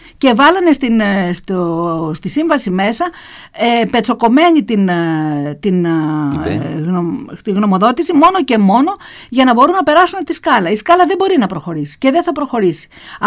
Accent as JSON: {"language": "Greek", "town": "Palaiochouni", "region": "Peloponnese", "country": "Greece", "tie": "born or raised there", "said": "στην Παλαιόχουνη, στη Μεγαλόπολη, στο χωριό μου."}